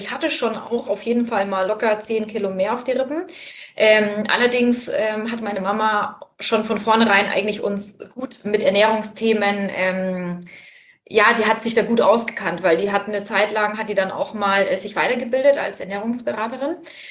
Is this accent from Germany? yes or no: yes; Bamberg, Bavaria, Germany; ich komme aus Bamberg und bin jetzt bald 34